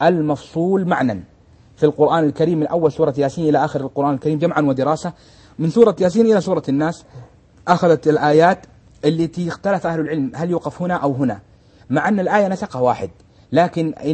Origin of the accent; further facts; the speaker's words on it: Saudi Arabia; بل هناك رسائل سبقتها عندنا في السعودية وفي غيرها